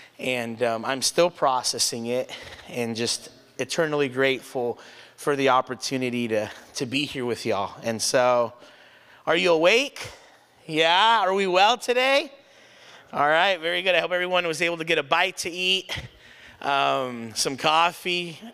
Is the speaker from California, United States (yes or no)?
yes; South San Francisco, California, United States; I am a Peninsula native. I live, born and raised in South San Francisco, so technically Northern Peninsula, but we're still in the Peninsula.